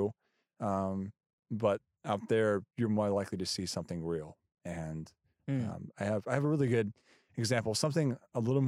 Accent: United States; I'm just this American guy that's cool that I'm there because I'm American.

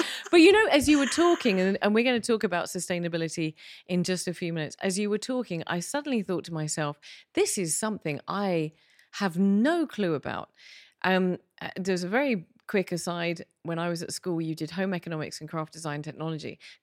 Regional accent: United Kingdom; So as a British person, and I'm going to speak for myself and my country who has no style

